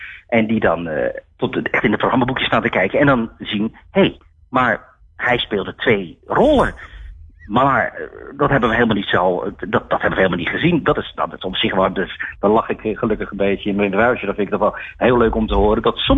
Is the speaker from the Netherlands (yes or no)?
yes; Rotterdam, South Holland, Netherlands; ik kan natuurlijk niet daar gaan staan in het Hol van de Leeuw als Rotterdammer om dan vervolgens heel slecht Amsterdams te spreken.